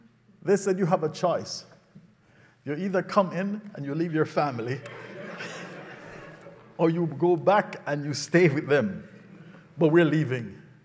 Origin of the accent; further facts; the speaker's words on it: Jamaica; I was, after all, I am a Jamaican as well, you know.